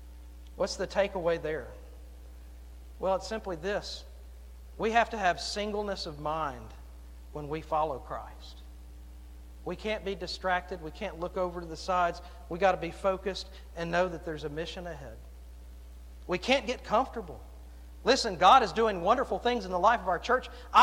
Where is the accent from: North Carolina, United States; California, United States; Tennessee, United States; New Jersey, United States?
Tennessee, United States; Memphis; I remember growing up in Memphis, and this would have been, I guess, the later years in high school.